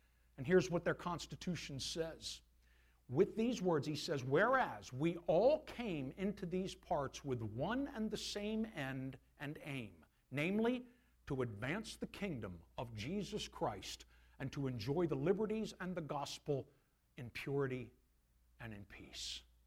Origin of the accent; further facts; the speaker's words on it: Delaware, United States; also born or lived in Philadelphia, United States; I'm from Delaware. It's where I grew up, born in Philly.